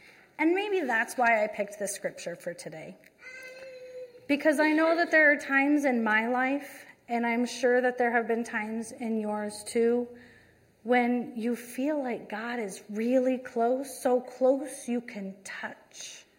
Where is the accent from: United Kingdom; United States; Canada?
United States; Nebraska; So I grew up in Nebraska. And if you've ever been in Nebraska, you know that the horizon is the horizon.